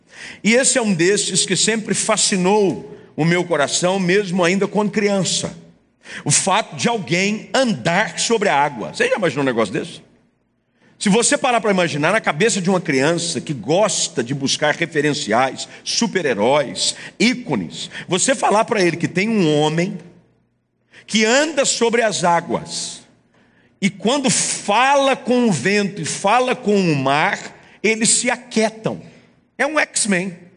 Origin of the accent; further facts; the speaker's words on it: Southeast, Brazil; e eu estou dizendo aqui da região aonde eu moro e de onde eu sou proveniente, que é a região sudeste